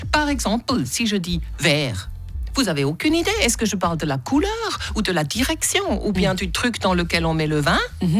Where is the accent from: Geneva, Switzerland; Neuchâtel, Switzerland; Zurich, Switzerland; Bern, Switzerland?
Zurich, Switzerland; French is a second language; Mais moi, je suis suisse alémanique.